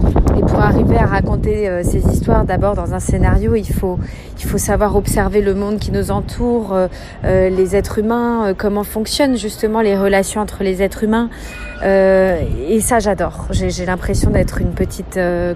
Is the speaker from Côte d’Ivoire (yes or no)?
no; France; also born or lived in Portugal; je suis française et portugaise